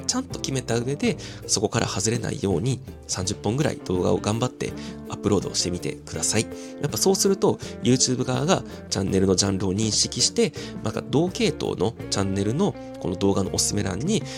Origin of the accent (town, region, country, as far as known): Kobe, Hyogo, Japan; born or raised there; also born or lived in Christchurch, New Zealand / Houston, United States; now in Tokyo, Japan